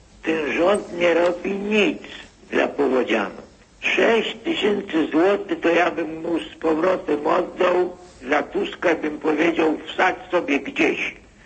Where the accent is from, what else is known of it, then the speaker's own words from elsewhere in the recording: Vilnius County, Lithuania; Ja pochodzę z Wileńskiego, jak to się mówi, województwo urodzone, jestem koło Wilna niedaleko.